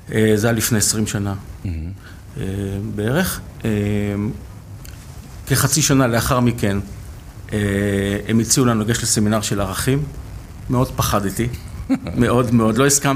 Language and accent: Hebrew; Neve Monosson, Central District, Israel; also born or lived in Givatayim; אני נולדתי בגבעתיים, אחר כך עברנו לנווה מונוסון.